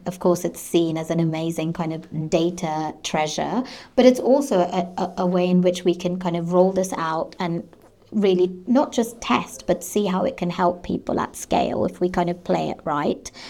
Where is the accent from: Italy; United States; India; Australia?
India; And as I said, I didn't grow up here. I grew up in a very different, I grew up in India.